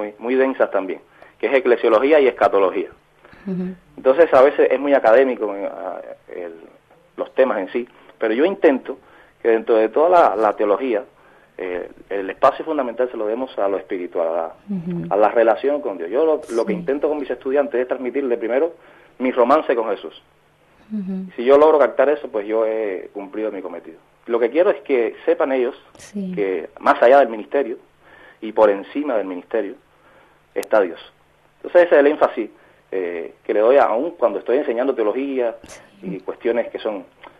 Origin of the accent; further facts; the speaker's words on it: Havana, Cuba; born there; Nací en La Habana. Es una ciudad muy ecléctica, muy muy interesante